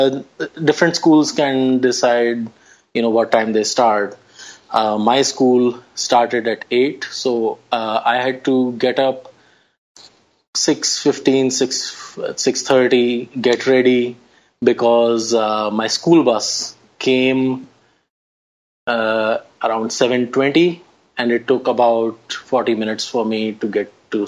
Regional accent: Delhi, India; And so I grew up in Old Delhi, and certainly the area that I grew up in was like that, but not all of Delhi is like that.

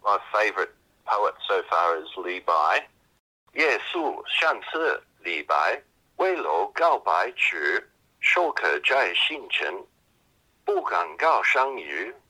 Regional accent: Australia; Chinese is a second language; 我是澳大利亚人，我是音乐老师， I'm a music teacher。 我是59岁， I'm 59 years old, I'm almost retired。

